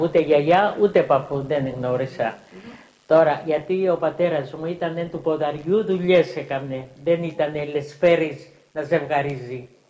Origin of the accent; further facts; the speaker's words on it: Monolithos, South Aegean, Greece; born there; Στη Μονόλιθο της Ρόδου.